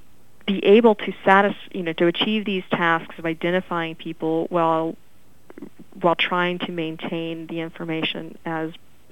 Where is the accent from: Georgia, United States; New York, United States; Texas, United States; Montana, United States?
Georgia, United States; Milledgeville; born there; I was born in Milledgeville, so that was appealing to me.